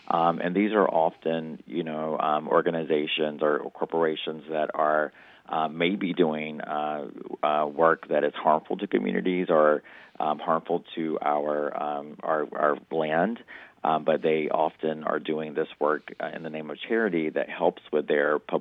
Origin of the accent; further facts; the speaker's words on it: United States; I'm Native American, and there was an organization recently in the past couple of years that was raising millions of dollars to support Native young children